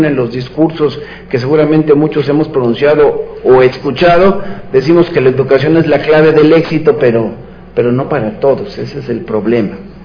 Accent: Oaxaca, Mexico; yo vengo de Oaxaca, uno de los estados más pobres del país

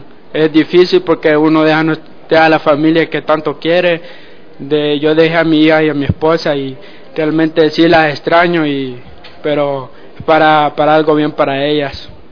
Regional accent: Honduras; moved away as an adult; tengo 23 años, soy de Honduras. Decidí salir de mi país por las pandillas, por falta de desempleo.

